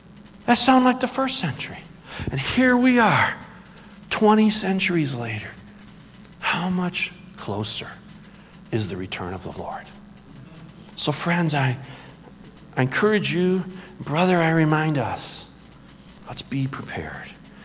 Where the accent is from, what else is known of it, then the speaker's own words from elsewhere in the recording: Detroit, Michigan, United States; I grew up in Detroit, I love cars.